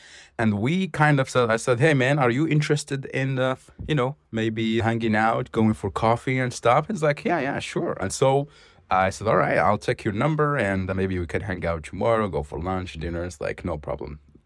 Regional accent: Morocco; and I'm from Morocco.

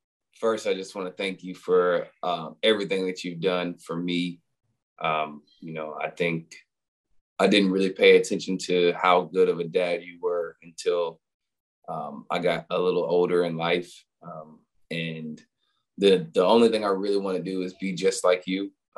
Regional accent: East Coast, United States; now in Los Angeles, United States; I know. But you gotta think I'm from the East Coast though.

